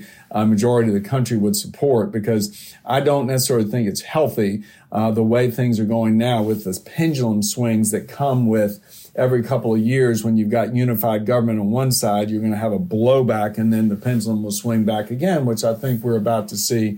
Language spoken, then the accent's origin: English; Virginia, United States; and certainly my home state of Virginia recently